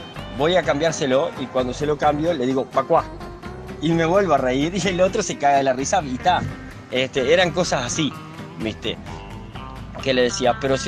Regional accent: Uruguay; yo soy uruguayo. Le digo, y señalo al … le digo: pero papá es coreano.

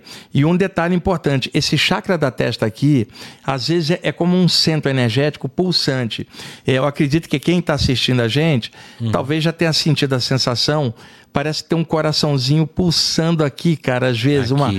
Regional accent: Rio de Janeiro, Brazil; now in São Paulo, Brazil; lá no Rio de Janeiro, onde eu cresci, isso é chamado seca pimenteira. Aqui em São Paulo é dedo cinza.

